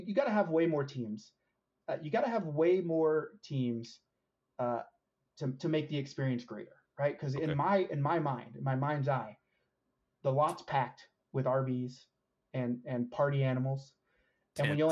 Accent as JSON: {"language": "English", "region": "Oklahoma", "country": "United States", "said": "But so I am from Oklahoma"}